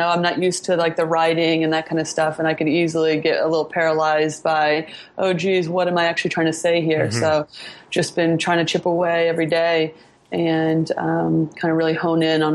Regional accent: Indiana, United States; I grew up in Indiana, and yes, I was way above average athlete in Indiana

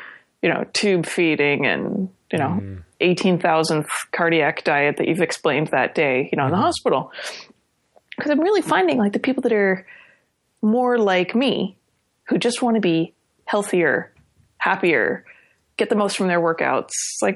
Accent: New Jersey, United States; now in Canada; I grew up in New Jersey. I'm actually from the States, even though I am now a proud Canadian.

